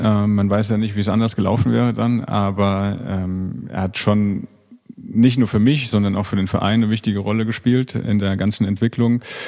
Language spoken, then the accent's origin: German; Hesse, Germany; aus meiner Heimat von der Bergstraße